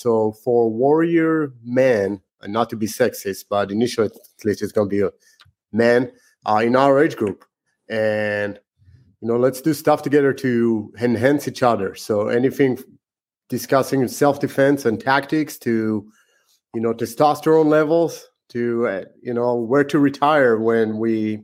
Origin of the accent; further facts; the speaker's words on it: Israel; English is a second language; moved away as an adult; So born and raised in Israel, which is why I speak funny.